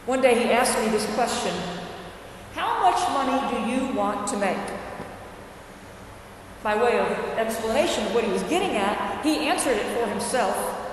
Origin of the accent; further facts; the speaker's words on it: Deep South, United States; accent: southern; We shared roots in the Deep South, though his seemed much more persistent than mine. While my southern accent did not survive my transplantation up north